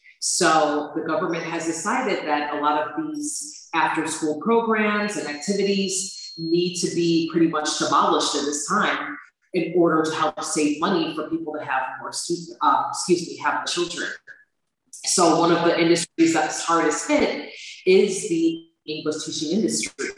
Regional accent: New York, United States; now in China; I'm from upstate New York. So born and raised there, and parents are from Jamaica.

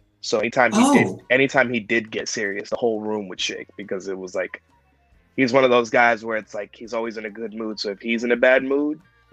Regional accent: Brooklyn, New York, United States; I am from Brooklyn, New York.

